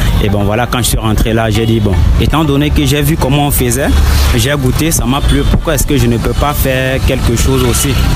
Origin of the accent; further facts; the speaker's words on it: Cameroon; Alors, je suis rentré dans mon pays natal, qui est le Cameroun, bien sûr.